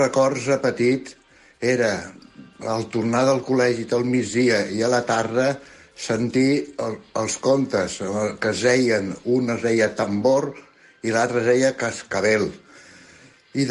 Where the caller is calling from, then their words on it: Barcelona, Catalonia, Spain; de Barcelona.